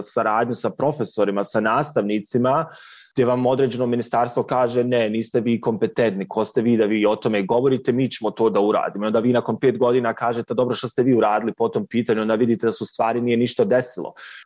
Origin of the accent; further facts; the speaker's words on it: Bosnia & Herzegovina; ja sam rekao dolazim iz Bosne i Hercegovine